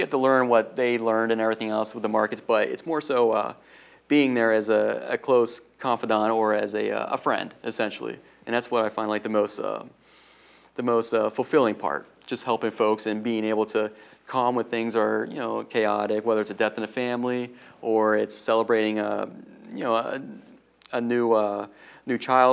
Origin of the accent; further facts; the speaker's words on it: Newville, United States; Because growing up, I grew up in Newville, so it was very old school thinking.